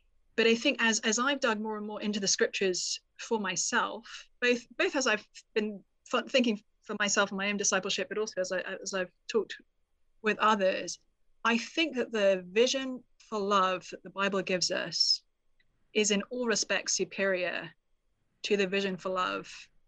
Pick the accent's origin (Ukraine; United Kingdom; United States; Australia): United Kingdom; I grew up in the UK, as folks may be able to discern from my accent.